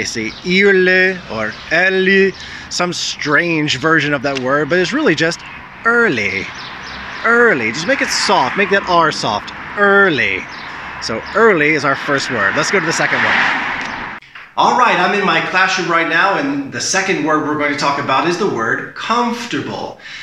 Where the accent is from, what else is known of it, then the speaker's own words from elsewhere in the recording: United States; moved away as an adult; now in Poland; I'm an American and I've been teaching English in Poland for goodness, over 20 years now.